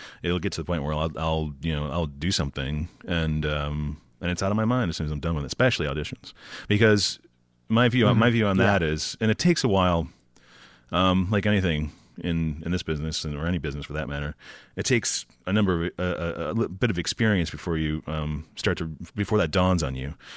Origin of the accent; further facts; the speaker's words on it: Syracuse, New York, United States; I was raised in Syracuse, and just one of four children, me and my brothers, driving around in the car with the parents